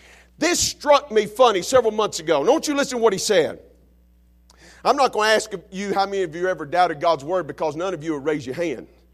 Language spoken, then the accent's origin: English; Alabama, United States; Now I'm from Alabama, that's a big number for 40 years